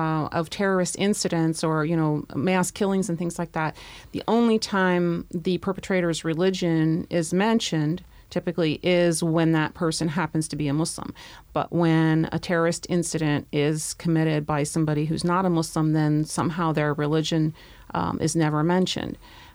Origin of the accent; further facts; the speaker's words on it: United States; So it was very, very frightening, and something that I never, ever thought that I would see as an American